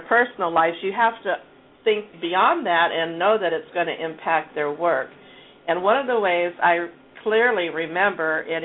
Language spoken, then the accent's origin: English; Vancouver, Washington, United States; On Monday, I started in my hometown of Vancouver